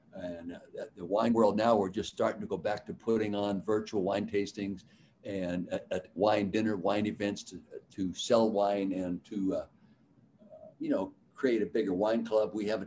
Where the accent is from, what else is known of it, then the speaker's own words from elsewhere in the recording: Calistoga, California, United States; Growing up in the Napa Valley like I did in Calistoga, the north end of the valley